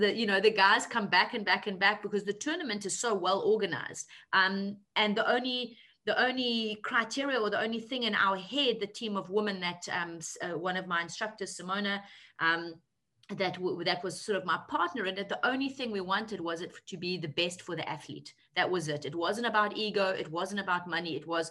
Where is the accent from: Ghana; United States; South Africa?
South Africa; I grew up in South Africa, I understand discrimination, I grew up in patriarchy.